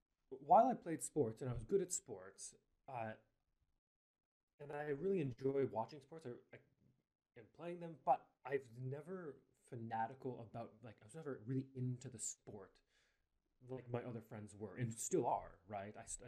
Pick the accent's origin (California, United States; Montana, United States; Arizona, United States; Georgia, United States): Montana, United States; because I grew up in Montana, which is, well, at least at the time, was not exactly somewhere guys would dance and sing.